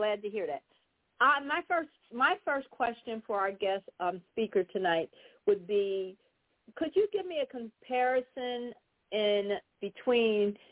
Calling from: Germantown, United States; I'm calling from Germantown.

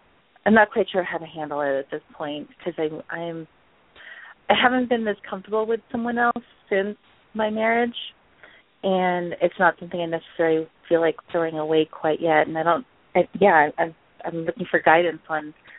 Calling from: Virginia, United States; Virginia, and my birth date is 5/2/72.

